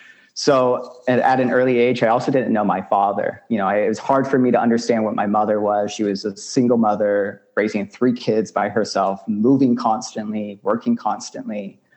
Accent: Missouri, United States; also born or lived in San Antonio, Texas; Growing up as someone who identifies as Mexican American, someone who was born in San Antonio, but, you know, moved to Missouri at a young age and was sort of uprooted from that original environment

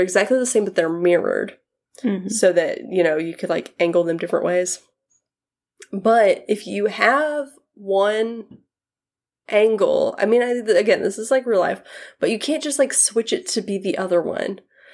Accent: Texas, United States; Like, we're from Texas. Like, we just do big grocery stores or, like, a corner store

